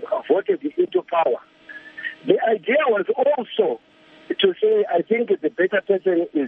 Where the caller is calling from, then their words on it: South Africa; speaking from South Africa.